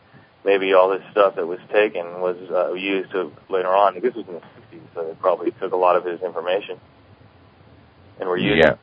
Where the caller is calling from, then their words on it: Renton, Washington, United States; I'm calling from Washington, Renton, Washington.